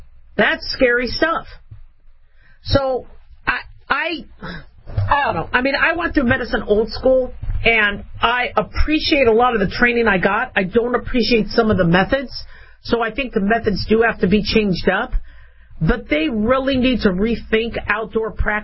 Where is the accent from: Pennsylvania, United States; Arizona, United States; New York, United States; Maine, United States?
Arizona, United States; Phoenix; also born or lived in Las Vegas, United States; Now, I grew up in Phoenix and Vegas, so I went to 12 schools back and forth